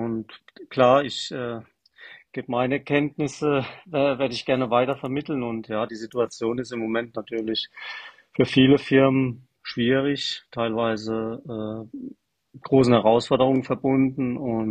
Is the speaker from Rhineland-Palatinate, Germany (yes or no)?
yes; Rhineland-Palatinate, Germany; Ich komme ja aus der Pfalz, da trinken wir eigentlich eher einen Wein.